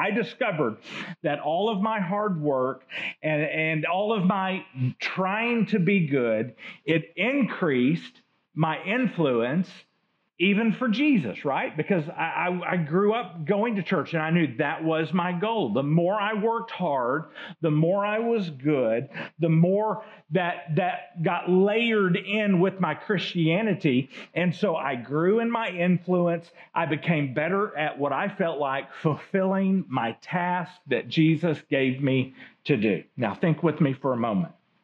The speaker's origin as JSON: {"language": "English", "country": "United States", "tie": "born or raised there", "said": "because I think it's part of growing up in the United States, I had this life philosophy"}